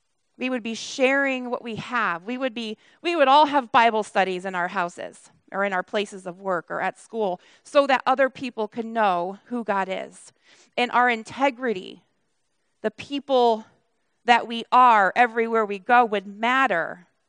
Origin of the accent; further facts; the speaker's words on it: Connecticut, United States; And as I said earlier, I'm from Connecticut, a very unchristian culture.